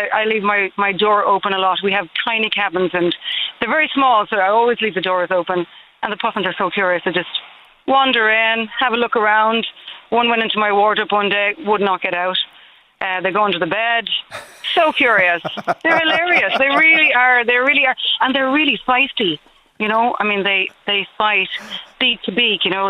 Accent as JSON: {"language": "English", "country": "Ireland", "lives_now": "Dingle, Ireland", "said": "So I was away from Ireland for years and came back and ended up, long story, living in Dingle."}